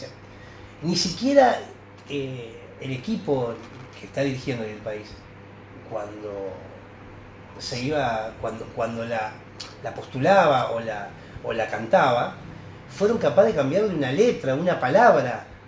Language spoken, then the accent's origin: Spanish; Argentina; donde todos salimos hacia adelante, donde todos gritamos, donde todos somos argentinos.